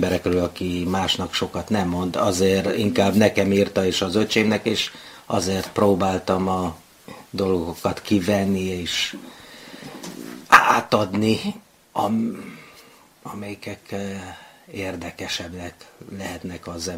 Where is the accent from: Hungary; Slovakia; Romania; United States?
Romania; Carei, Satu Mare County; Igen, én Nagy Károlyban születtem. Igen, de nem a kastélyban, hanem a kórházban.